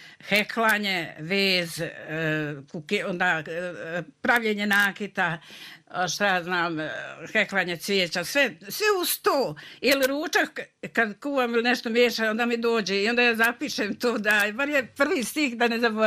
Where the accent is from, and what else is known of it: Kotor Varoš, Republika Srpska, Bosnia & Herzegovina; born or raised there